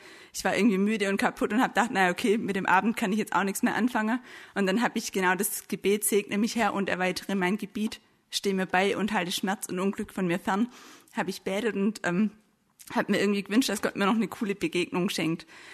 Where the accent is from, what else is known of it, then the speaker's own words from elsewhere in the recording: Bad Teinach, Baden-Württemberg, Germany; now in Stuttgart, Germany; Und ich komme hier aus Stuttgart, beziehungsweise ursprünglich aus der Nähe von Bad Teinach, wie mein Dialekt eventuell verrät.